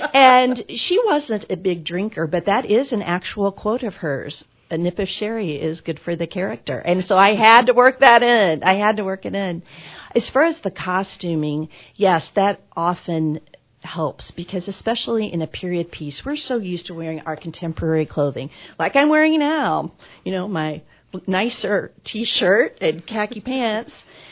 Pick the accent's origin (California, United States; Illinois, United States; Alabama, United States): Illinois, United States; Nashville; also born or lived in Tulsa / New York City; now in Hannibal, United States; I'm originally from Tulsa, but I grew up in southern Illinois. in Nashville, Illinois, a big population of 3,000 people when I lived there, one flashing red light.